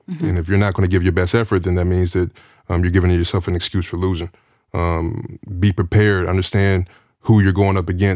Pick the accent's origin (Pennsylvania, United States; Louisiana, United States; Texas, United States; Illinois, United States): Pennsylvania, United States; Pittsburgh; I grew up in Pittsburgh, Pennsylvania. My father and mother were both educators.